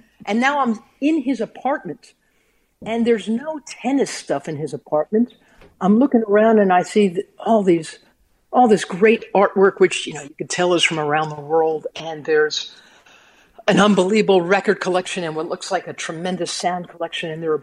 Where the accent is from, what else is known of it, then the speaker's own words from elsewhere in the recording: New York, United States; I'm a New Yorker, so I got to meet Arthur.